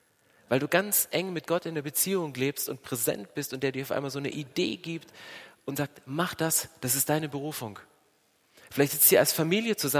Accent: eastern Germany, Germany; Also ich bin im Osten groß geworden und wir haben dann Badeofen angeheizt.

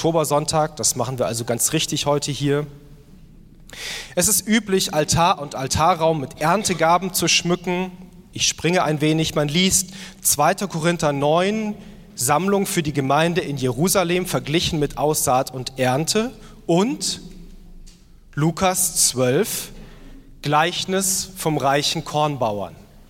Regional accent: Bavaria, Germany; Ich komme aus Bayern, deswegen Männer in Tracht, Frauen mit Blumenkränzen im Haar.

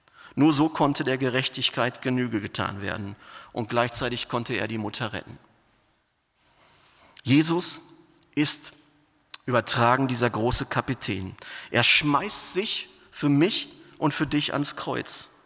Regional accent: North Rhine-Westphalia, Germany; dann würde man in Westfalen sagen, wo ich herkomme, da kriegst du Panik

